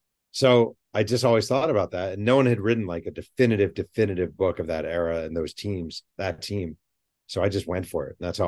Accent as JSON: {"language": "English", "region": "New York", "country": "United States", "tie": "born or raised there", "said": "I grew up in New York."}